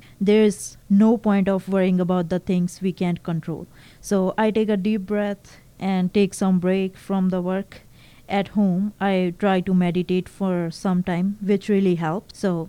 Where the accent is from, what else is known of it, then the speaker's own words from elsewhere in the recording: India; moved away as an adult; now in Canada; I am originally from India. I came to Canada in September 2019 as a student in Fleming College, Lindsay, Ontario.